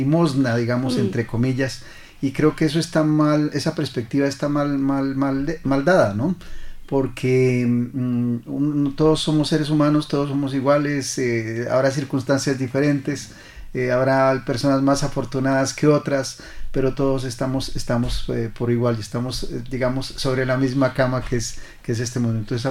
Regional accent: Pasto, Nariño, Colombia; yo vengo de la ciudad de Pasto, una ciudad con una, de pronto un poco diferente a Popayán, que tiene mucho más marcado el sentimiento religioso.

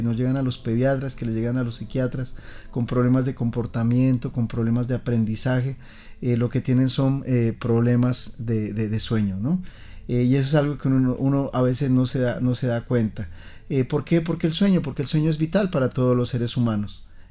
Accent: Colombia; nosotros como colombianos tenemos que empezarlas a resolver.

